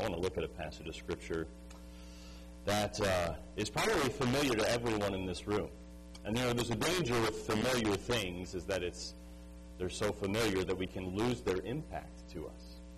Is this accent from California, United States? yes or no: no; Bolingbrook, Illinois, United States; I was born in Naperville, raised in Bolingbrook, and we moved out to Montgomery.